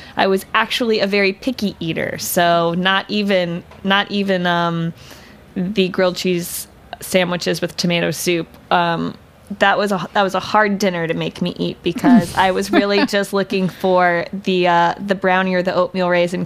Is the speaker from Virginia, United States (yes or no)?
yes; Virginia, United States; And I grew up in Virginia, in Northern Virginia. There's nothing special about it, sort of just cookie cutter homes.